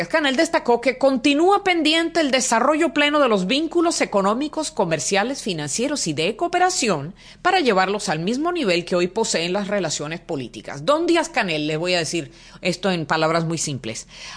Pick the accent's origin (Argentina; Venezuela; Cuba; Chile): Cuba; Le debe a todo santo una vela, como dicen en mi país.